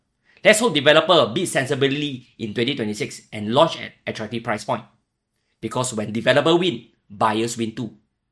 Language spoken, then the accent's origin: English; Bedok, Singapore; born there; I was born in Bedok. I'm a Bedok boy.